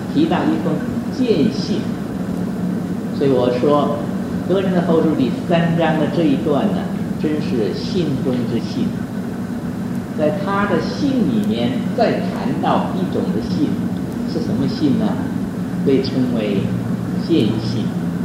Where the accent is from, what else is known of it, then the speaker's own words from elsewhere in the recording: China; 我们中国人常说这个黑字写在白纸上，就很郑重。